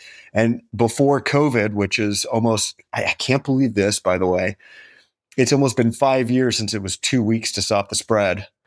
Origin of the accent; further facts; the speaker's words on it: the South, United States; Because again, I'm a Southerner. I might not have an accent. You know, when people meet me, they're like, there's no way you're a Southerner. I am from the South.